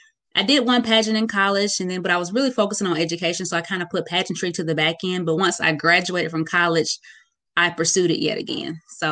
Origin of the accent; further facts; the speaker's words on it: Roanoke, Alabama, United States; I would sing at some of the pageants that were happening in my hometown, Roanoke, Alabama.